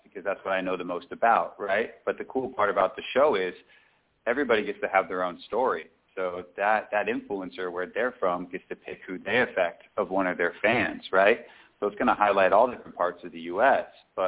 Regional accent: California, United States; So, and I'm originally from California, so, you know, I grew up going to the mountains there.

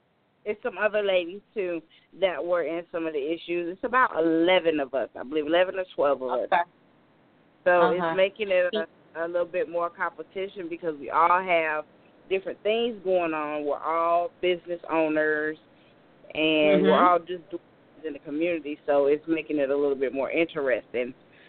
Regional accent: North Carolina, United States; Yeah, I mean, I'm from North Carolina, so I'm just going to go there and go ahead and stay the whole weekend.

